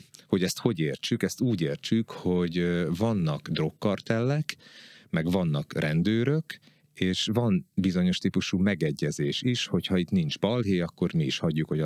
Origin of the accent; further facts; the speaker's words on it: Berettyóújfalu, Hajdú-Bihar, Hungary; born there; mert én Hajdú-Bihar megyében születtem, Berettyóújfalvon, és van egy ilyen nagyon erős bihari identitásom